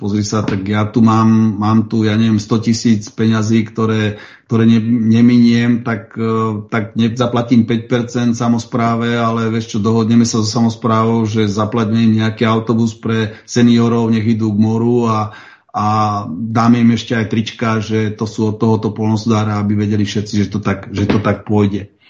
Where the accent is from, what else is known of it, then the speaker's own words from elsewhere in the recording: Veľké Zálužie, Nitra Region, Slovakia; Ja som z Veľkého Zálužia